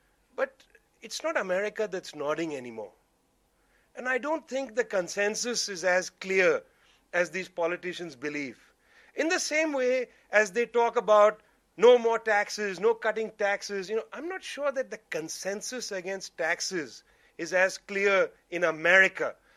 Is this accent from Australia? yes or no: no; India; Okay, you can say I'm an Indian.